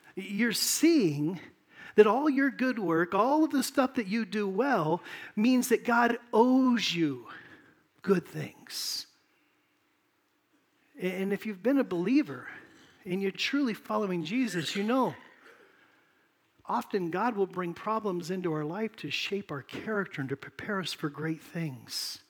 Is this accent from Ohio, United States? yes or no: no; California, United States; When I grew up in California, my buddies and I would go to OB, Ocean Beach. It's at the west end of Golden Gate Park.